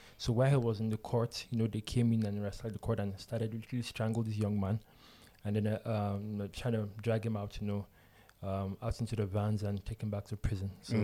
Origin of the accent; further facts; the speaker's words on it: South, Nigeria; now in England; Nigerian youth. I'm not at least Nigerian youth, though, as Buhari said. So, from Nigeria, down south of the state. Been living in England for a couple of years now